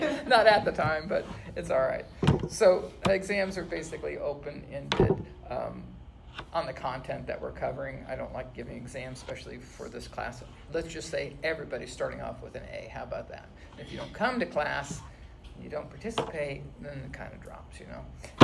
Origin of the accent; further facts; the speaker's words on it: Texas, United States; I grew up in West Texas and we raised cattle. I worked in the oil fields, paid for my way for college.